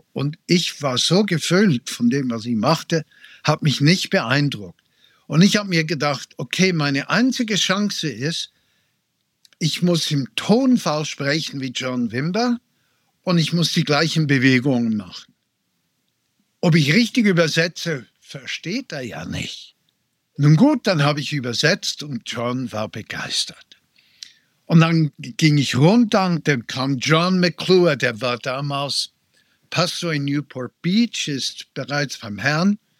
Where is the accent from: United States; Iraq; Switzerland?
Switzerland; ich bin Schweizer.